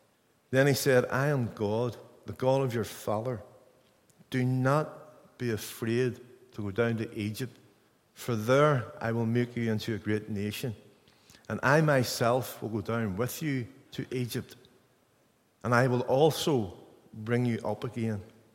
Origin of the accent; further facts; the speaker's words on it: Ireland; I'm from Ireland, so I will try to slow down